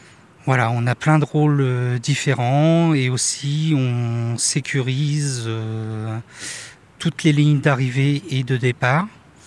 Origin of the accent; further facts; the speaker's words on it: Saint-Gervais-les-Bains, Auvergne-Rhône-Alpes, France; j'ai 40 ans et je suis originaire de Saint-Gervais-les-Bains.